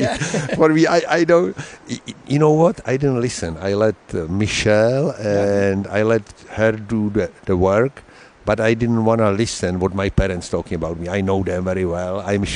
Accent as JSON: {"language": "English", "town": "Pardubice", "region": "Pardubice Region", "country": "Czechia", "second_language": "English", "said": "but I am from the Pardubice, which is a hockey town. And that's why I became hockey player."}